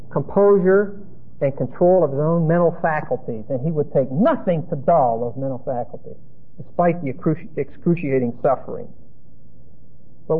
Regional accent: Pittsburgh, Pennsylvania, United States; Heinz genuine dill pickles are aged in wooden vats in Pittsburgh, my hometown.

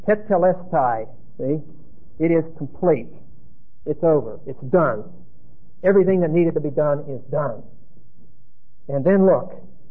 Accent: Pittsburgh, Pennsylvania, United States; Heinz genuine dill pickles are aged in wooden vats in Pittsburgh, my hometown.

